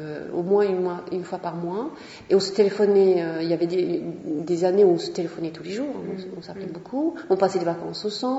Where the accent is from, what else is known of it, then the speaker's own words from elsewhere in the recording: Paris, Île-de-France, France; Oui, je suis parisienne, oui.